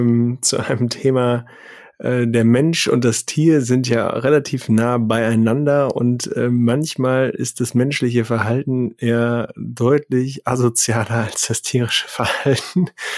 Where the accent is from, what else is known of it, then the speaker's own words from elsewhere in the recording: Hamburg, Germany; Ich bin jetzt in meiner Heimat Hamburg gerade angekommen.